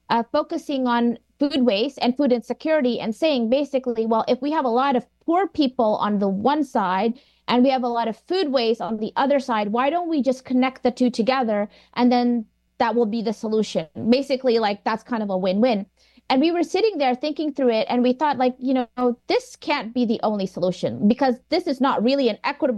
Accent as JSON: {"language": "English", "country": "Indonesia", "tie": "born or raised there", "said": "And then growing up in Indonesia, seeing a lot of the farmland being kind of paved over for urban development"}